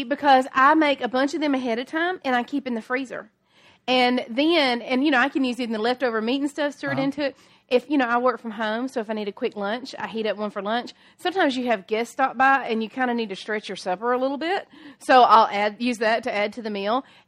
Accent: Alabama, United States; I am from North Alabama.

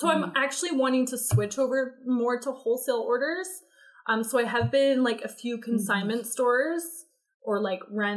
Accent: London, United Kingdom; I'm from London

